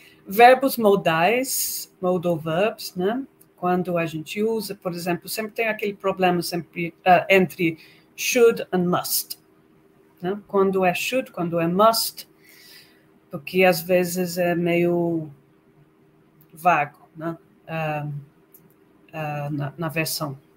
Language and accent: Portuguese; United Kingdom; Portuguese is a second language; Então, eu sou do Reino Unido, mas se fala inglês nos Estados Unidos, na Austrália, no Canadá, na Índia